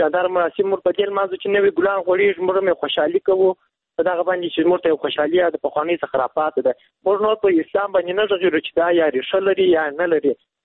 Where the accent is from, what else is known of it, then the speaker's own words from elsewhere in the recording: Kandahar, Afghanistan; له کندهار ولایت څخه یو تن محصل یم